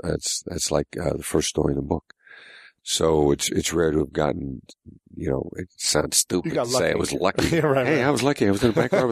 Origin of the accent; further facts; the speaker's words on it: Mount Pleasant, Iowa, United States; No, I'm from Mount Pleasant, Iowa.